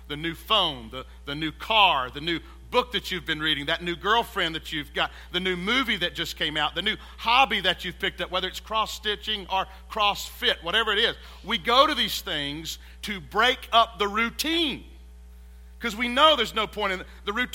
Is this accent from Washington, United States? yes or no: no; Hickory Tavern, South Carolina, United States; I grew up in Hickory Tavern, which is in Lawrence County, and it's about as great as it sounds.